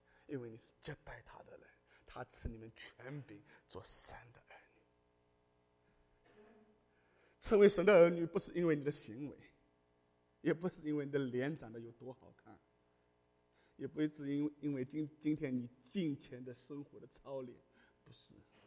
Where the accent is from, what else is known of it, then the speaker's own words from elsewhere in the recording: China; 因为我是中国人嘛